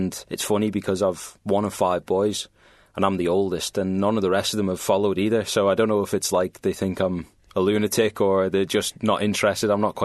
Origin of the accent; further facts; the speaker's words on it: Isle of Man; accent: Irish twang; also born or lived in Southern Ireland; I actually spent 8 years of my childhood in Southern Ireland. My mum is Irish, hence why I've got like that Irish twang every now and then in my accent. And when I moved back to the Isle of Man in 2010